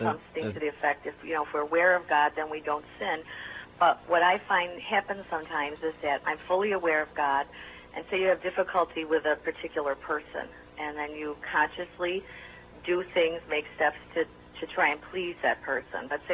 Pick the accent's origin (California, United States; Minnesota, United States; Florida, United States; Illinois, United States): Illinois, United States; Chicago; I'm from the Chicago area.